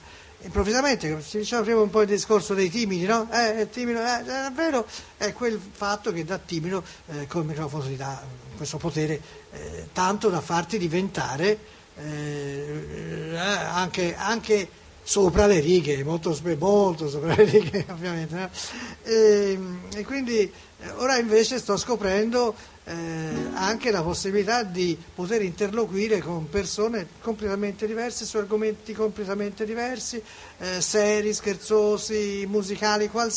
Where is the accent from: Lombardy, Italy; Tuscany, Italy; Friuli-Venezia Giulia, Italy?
Tuscany, Italy; Florence; visto che noi siamo vicino Firenze, ma comunque io sono fiorentino